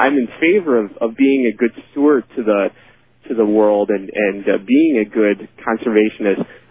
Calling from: Minnesota, United States; I'm from Minnesota.

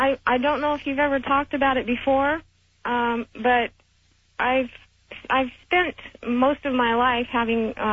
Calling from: Ewa Beach, Hawaii, United States; I'm calling from Eva Beach.

